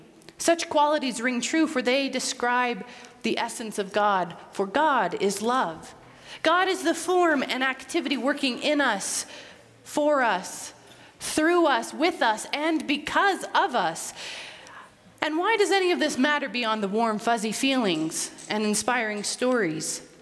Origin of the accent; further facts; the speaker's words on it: Casper, Wyoming, United States; also born or lived in Los Angeles; we lived in Los Angeles, and this is only a small detail to say that it was like living on Mars. I was coming from Casper, Wyoming, which is a little bit smaller than Los Angeles.